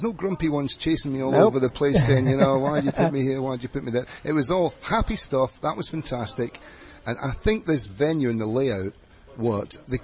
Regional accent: Scotland, United Kingdom; I was saying, I'm proud of being Scottish, but, man, I'm proud of this global city of ours, aren't you?

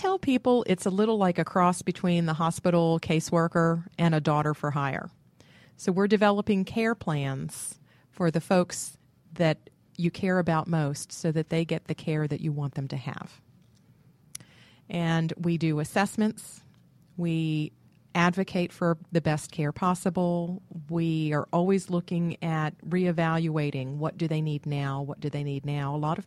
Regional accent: Jacksonville, Florida, United States; No, I'm not. I'm not. She lived there. I grew up in Jacksonville, Florida.

